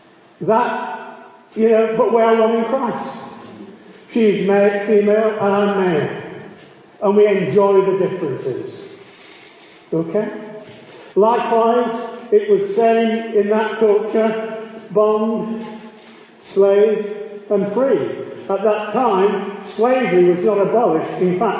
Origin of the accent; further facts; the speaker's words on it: England, United Kingdom; He's German, I'm English.